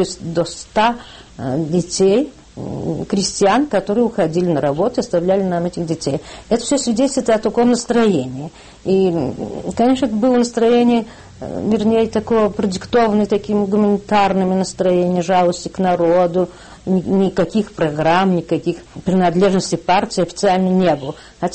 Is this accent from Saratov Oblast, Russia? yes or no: yes; Saratov, Saratov Oblast, Russia; also born or lived in Moscow; Родилась я в Москве, в русской дворянской семье.